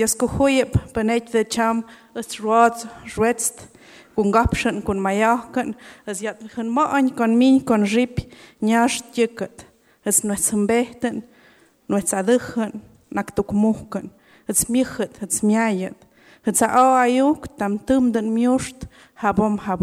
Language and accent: Spanish; Oaxaca, Mexico; first language Mixe; Spanish is a second language; en mije, que es la lengua, mi lengua materna, nuestra lengua materna